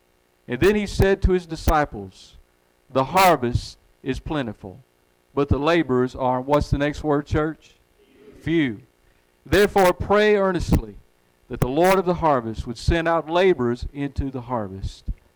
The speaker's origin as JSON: {"language": "English", "region": "Alabama", "country": "United States", "said": "So when I was a child, I was raised in the home of an ex-Marine who worked in the coal mines. I'm from Walker County, Alabama."}